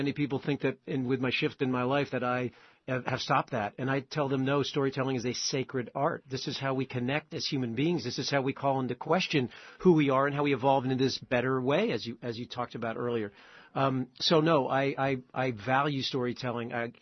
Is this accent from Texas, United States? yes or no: no; Falls Church, Virginia, United States; I was raised in what I would call a middle or upper middle class family in Falls Church, Virginia. I was raised in the Catholic faith